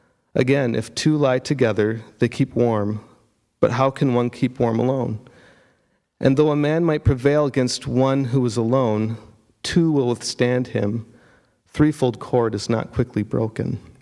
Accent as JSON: {"language": "English", "region": "Michigan", "country": "United States", "tie": "born or raised there", "said": "I was born and raised in Michigan's Upper Peninsula, and if not for the grace of God, I would have never been born."}